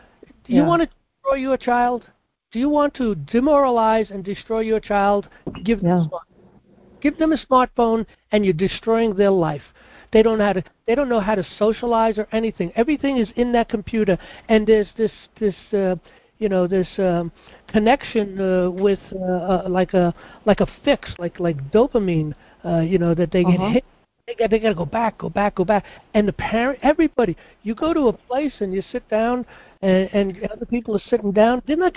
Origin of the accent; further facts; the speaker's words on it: New York City, New York, United States; You know, when I was a child, I grew up in New York City, okay?